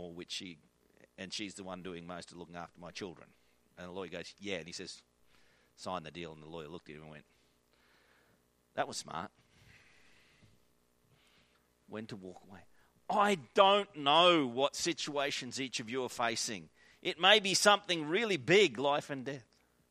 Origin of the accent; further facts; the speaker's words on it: Australia; I've struggled to preach this on the grounds that I'm an Australian who's relatively healthy, who hasn't had anything.